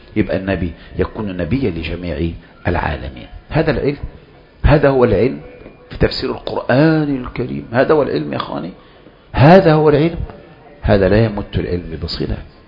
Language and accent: Arabic; Egypt; فمن الأساطير الكبرى عندنا في مصر